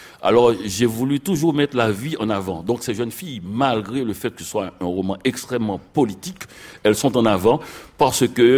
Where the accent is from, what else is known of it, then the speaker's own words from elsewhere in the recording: Quebec, Canada; moi je viens du Canada, je viens du Québec, c'est un pays avec un univers très long